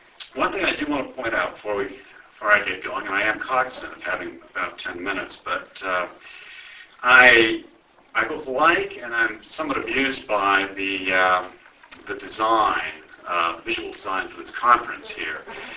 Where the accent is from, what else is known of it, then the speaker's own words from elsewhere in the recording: Arlington, Massachusetts, United States; In terms of personal background, I'm a hometown boy. I grew up in Arlington.